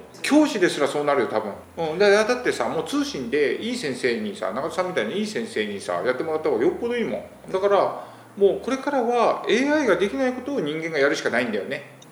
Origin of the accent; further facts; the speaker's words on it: Takeo, Saga, Japan; 僕はそこに生まれてきて以上はさ、そこにこう誇りを持ちたいっていうのはずっとあったわけね。